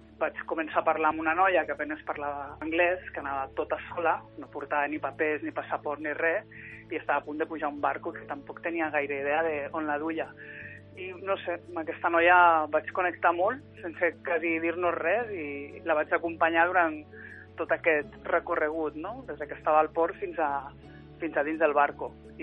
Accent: Escaldes-Engordany, Andorra; Jo situaria la meva llumeta a Escaldes d'Engordany, a Andorra, que és d'on vinc. Soc originària d'Andorra i m'estimo molt la meva terra.

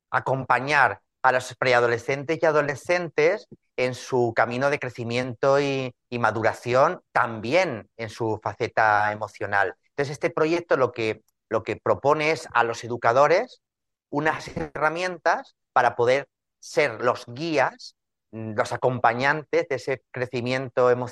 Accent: Tarazona de la Mancha, Castilla-La Mancha, Spain; born there; aquí en Tarazona de la Mancha, que es donde la he presentado, que es mi pueblo natal

